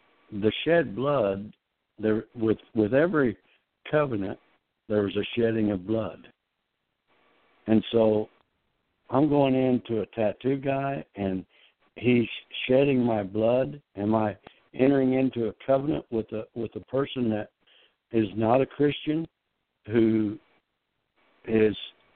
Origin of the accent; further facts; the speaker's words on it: Indiana, United States; when I was a kid, you know, and I was growing up in Indiana